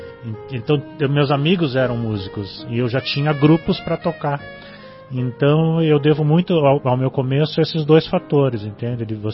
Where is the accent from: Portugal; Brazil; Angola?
Brazil; Curitiba, Paraná; Eu sou curitibano.